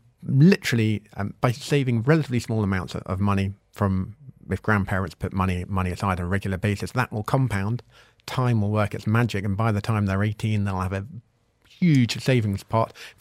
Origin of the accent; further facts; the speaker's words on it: United Kingdom; for me as a Brit